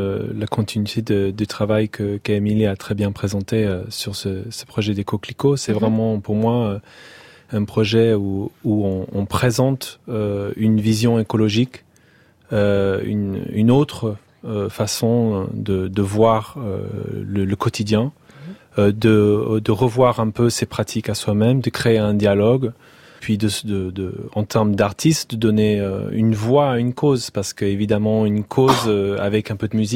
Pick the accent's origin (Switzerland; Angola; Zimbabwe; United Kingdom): United Kingdom; London; now in France; Mais en fait, j'ai une relation assez étrange avec l'Angleterre, que quand j'ai quitté l'Angleterre pour la France il y a 14 ans, en fait, je me suis rendu compte que je ne connaissais pas très bien le pays.